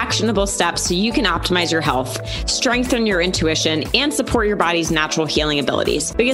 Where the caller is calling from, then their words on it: Las Vegas, Nevada, United States; I'm tuning in from Las Vegas